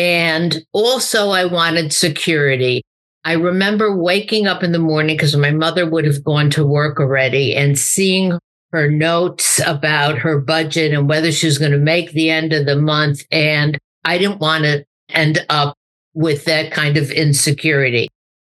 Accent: Chicago, Illinois, United States; I grew up in Chicago.

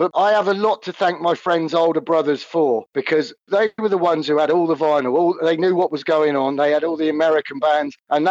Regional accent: South East England, United Kingdom; I lived in a tiny village stroke town, just about 15 or so miles out of Oxford. That's where I grew up, in the middle of the country, nothing but fields.

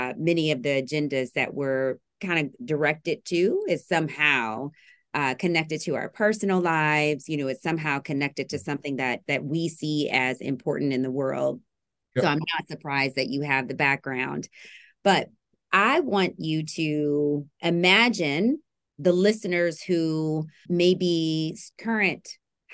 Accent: Alton, Illinois, United States; who is from my hometown

